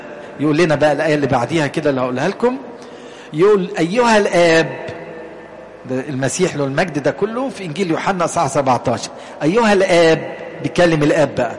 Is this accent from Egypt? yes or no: yes; Egypt; مهمتنا في ارض مصر، لان احنا مصريين